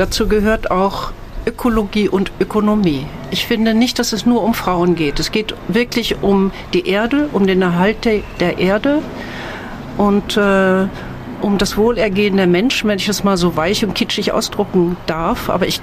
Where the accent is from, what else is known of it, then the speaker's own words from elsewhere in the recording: West Germany, Germany; ich fühlte mich sowieso immer schlecht als Deutsche, als Frau dann sowieso. Als Deutsche, wenn ich im Ausland war